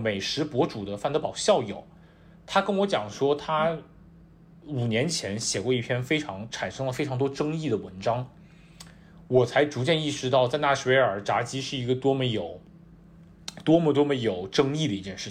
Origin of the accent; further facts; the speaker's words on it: China; now in United States; 我作为一个从小生活在中国的孩子到了美国的时候，